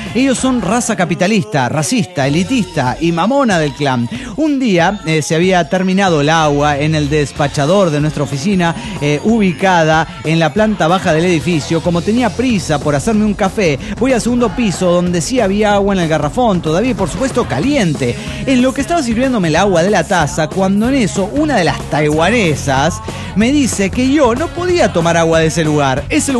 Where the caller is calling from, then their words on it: Cochabamba, Bolivia; de Cochabamba, Bolivia.